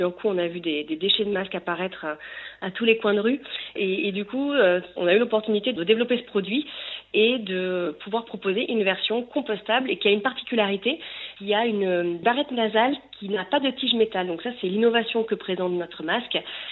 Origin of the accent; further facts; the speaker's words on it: Bordeaux, Nouvelle-Aquitaine, France; le masque plus particulièrement près de Bordeaux puisque nous sommes bordelais.